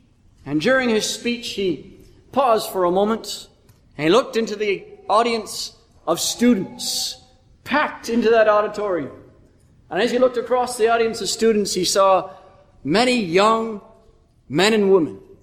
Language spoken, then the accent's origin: English; Kitchener, Ontario, Canada; I'm from Kitchener, Ontario, Canada.